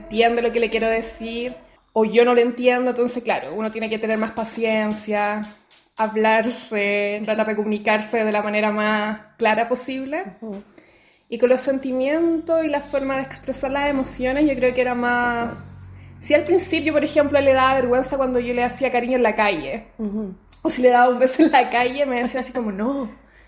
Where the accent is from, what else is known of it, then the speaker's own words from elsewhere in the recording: Chile; Claro, yo vengo de Chile, de Latinoamérica, entonces tengo una forma de expresar mi sentimiento mucho más abierta.